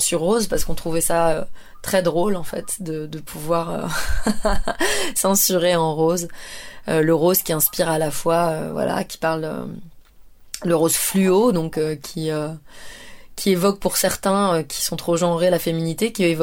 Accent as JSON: {"language": "French", "town": "Calvi", "region": "Corsica", "country": "France", "tie": "born or raised there", "said": "c'est là où j'ai grandi, c'est Calvi. C'est la baie de Calvi le matin"}